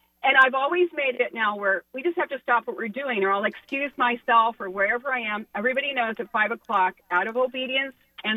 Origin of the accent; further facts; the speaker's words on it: California, United States; now in Minneapolis, United States; I'm calling from Minneapolis, raised in California.